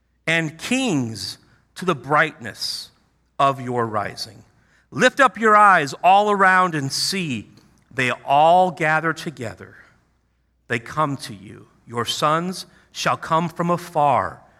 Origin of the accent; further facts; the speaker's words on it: Chicago, Illinois, United States; Okay, I grew up in Chicago, grew up a big Michael Jordan Bulls fan, loved the Bulls